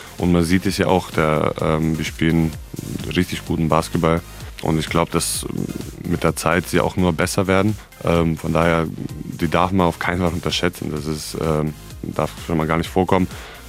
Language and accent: German; Serbia; Ja, hallo, ich komme aus Serbien.